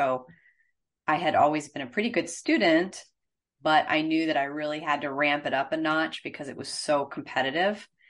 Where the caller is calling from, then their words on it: Chapel Hill, North Carolina, United States; I live in Chapel Hill, North Carolina, right down the road from the University of North Carolina.